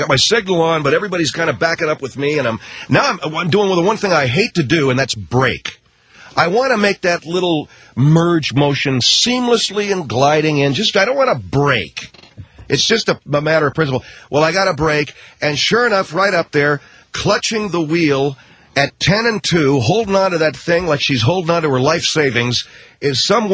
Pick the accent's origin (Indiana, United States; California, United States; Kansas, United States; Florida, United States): California, United States; Los Angeles; I grew up in Los Angeles. The only reason why I bring that up is because it's the only reason why I'm here. If I didn't grow up here, I wouldn't be here.